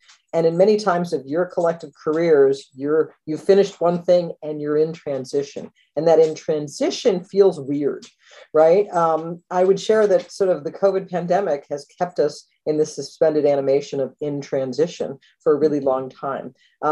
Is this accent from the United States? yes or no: yes; Philadelphia, Pennsylvania, United States; And I said, I'm from Philly. I don't scare easy.